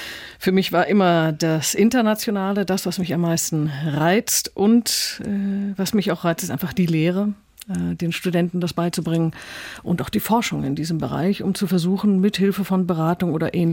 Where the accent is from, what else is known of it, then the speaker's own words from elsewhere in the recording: Mexico City, Mexico; now in Germany; dass ich meine Kindheit größtenteils in Mexiko-Stadt verbracht habe. Meine Eltern haben dort für den Bayer-Konzern gearbeitet und Urlaub in Deutschland gab es nur alle 2 Jahre. Ich bin also schon lateinamerikanisch geprägt